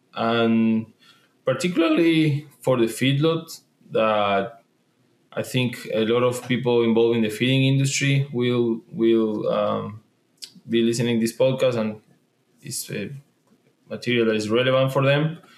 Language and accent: English; Argentina; English is a second language; moved away as an adult; I grew up in Argentina. I lived there until the age of 28, 27, I think.